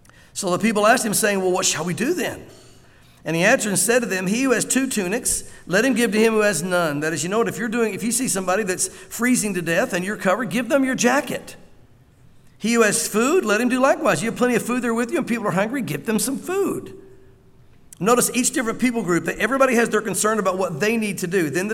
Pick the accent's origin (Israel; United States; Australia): United States; the South; But I'm a child of Abraham. I grew up in the South. I went to church. My dad was a pastor.